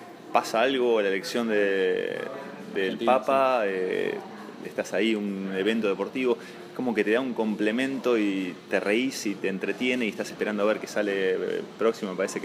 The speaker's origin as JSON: {"language": "Spanish", "town": "Bahía Blanca", "region": "Buenos Aires Province", "country": "Argentina", "also_born_or_lived": "La Rioja", "moved": "yes", "said": "Dos años antes, cuando yo me fui por primera vez de Bahía Blanca, me fui a jugar a La Rioja, entre el 95 y el 96."}